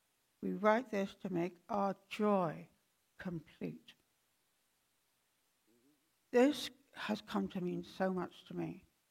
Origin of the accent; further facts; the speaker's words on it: London, United Kingdom; I grew up in London, England, in the 60s as a Muslim.